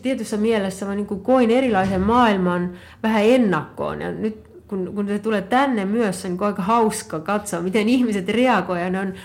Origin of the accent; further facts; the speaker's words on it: Estonia; moved away as an adult; now in Finland; Virossa se ainakin silloin, vuonna 1989 tai 1990, kun mä muutin Suomeen töihin